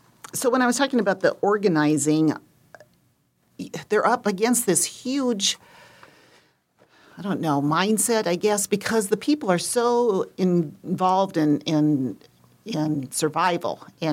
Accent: Midwest, United States; I grew up in the Midwest.

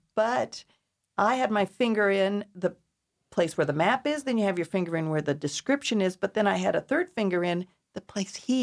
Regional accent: Alaska, United States; And I think growing up in Alaska, it's impressed upon you how unique and beautiful the place you come from is.

